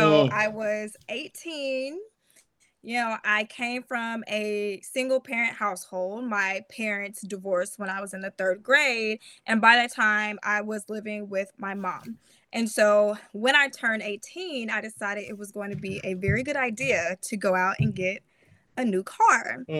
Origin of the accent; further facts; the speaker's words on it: Arkansas, United States; But I'm a very basic person. I'm from Arkansas. I don't know all the big words.